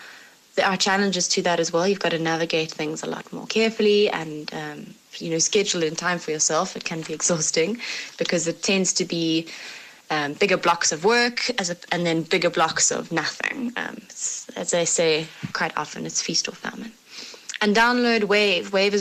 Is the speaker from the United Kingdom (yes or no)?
yes; Sale, North West England, United Kingdom; from Sale, and I'm a fresh freelancer.